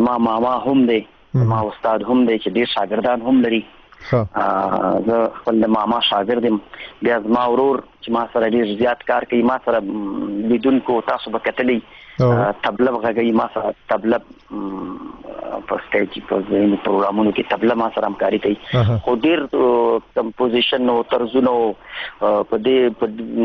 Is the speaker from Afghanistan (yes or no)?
yes; Jalalabad, Nangarhar, Afghanistan; زه په جلال آباد ښار کې پیدا شوم په ریګ شامت خان منطقه او کلی ورته وای په هغه ځای کې پیدا شوم